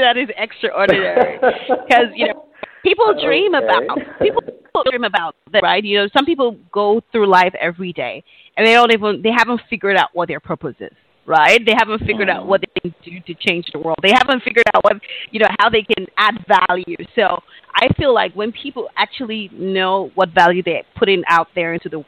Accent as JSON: {"language": "English", "region": "Harare", "country": "Zimbabwe", "tie": "born or raised there", "said": "So let's talk a little bit about growing up in Harare, right?"}